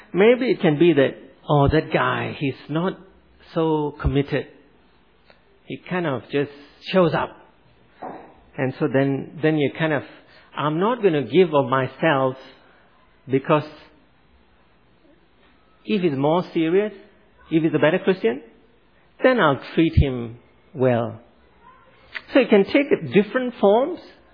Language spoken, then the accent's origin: English; Malaysia; I grew up in Malaysia, and Malaysia is very diverse culturally.